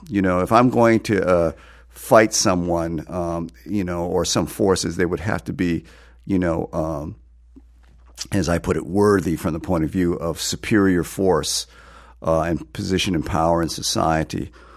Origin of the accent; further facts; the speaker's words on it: Massachusetts, United States; growing up, facing both a lot of racist harassment and violence, being Asian American in a predominantly white community in New England, in Western Massachusetts.